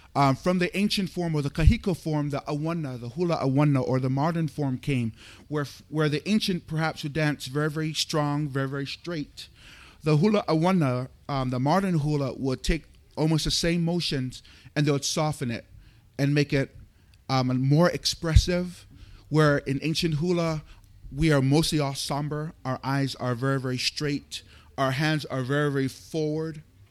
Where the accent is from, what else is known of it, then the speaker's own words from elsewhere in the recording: Hawaii, United States; Aloha mai kako. … I come from Hawaii, the state of Hawaii.